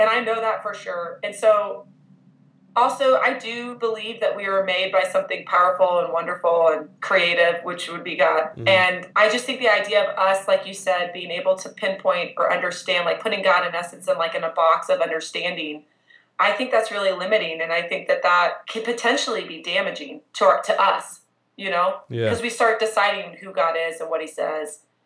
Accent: Texas, United States; growing up in Texas as a Christian, and then we ended up switching from that charismatic church to an all-white 5-point Calvinist Presbyterian church.

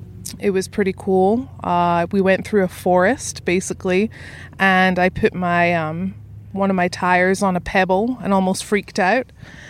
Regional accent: Scotland, United Kingdom; moved away as an adult; also born or lived in Italy; now in United States; Yeah, so I grew up in Scotland, only moved to the States almost 10 years ago now.

